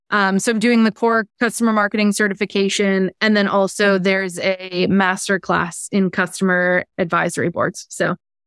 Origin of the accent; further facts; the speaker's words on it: Buffalo, New York, United States; So I am from Buffalo, New York. I went to a super tiny high school.